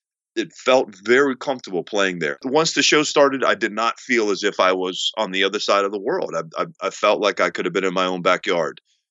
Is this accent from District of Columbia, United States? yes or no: yes; Washington, District of Columbia, United States; We grew up in the Washington, D.C. area, and so we were immediately exposed to this thing called go-go music.